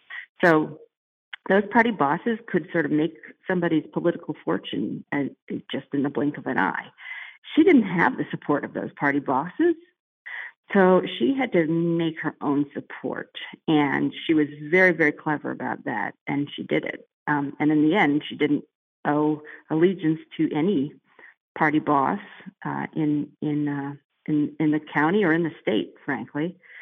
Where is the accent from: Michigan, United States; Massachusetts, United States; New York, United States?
Massachusetts, United States; You know, my parents, I grew up in Massachusetts, and my parents were involved in her campaign for president in the state of Massachusetts.